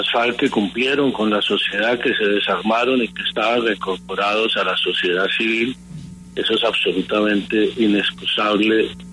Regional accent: Norte de Santander, Colombia; como norte santandereano, como conocedor de la región

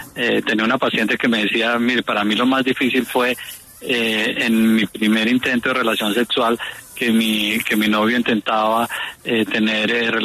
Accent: Colombia; yo soy colombiano con apellido alemán

